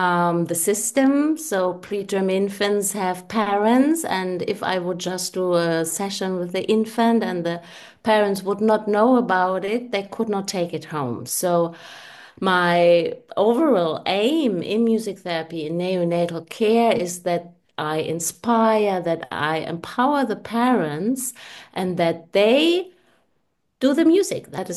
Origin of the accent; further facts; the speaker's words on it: Germany; now in Zurich, Switzerland; I'm located in Zurich in Switzerland. I'm originally from Germany.